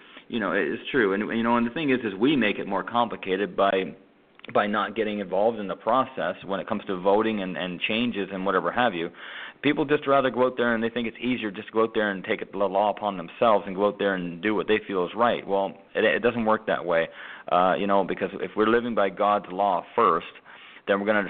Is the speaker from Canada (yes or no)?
yes; Canada; Well, I come from Canada, and I'm doing everything I can to be within the law.